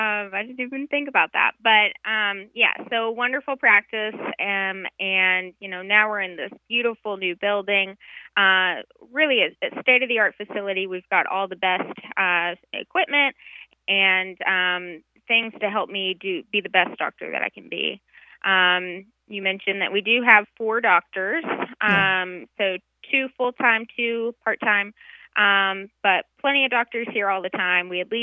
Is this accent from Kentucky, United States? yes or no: yes; Paducah, Kentucky, United States; So born and raised in Western Kentucky, a small, tiny little town called Paducah, Kentucky.